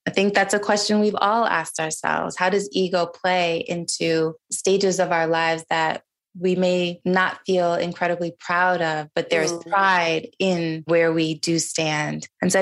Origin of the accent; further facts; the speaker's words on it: Niger; now in United States; I grew up in Niger, which was predominantly Muslim country.